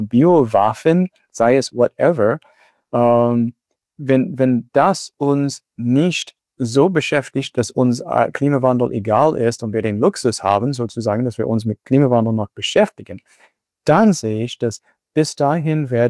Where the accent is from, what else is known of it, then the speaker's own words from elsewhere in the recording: United States; als Amerikaner bin ich von Natur aus ziemlich optimistisch.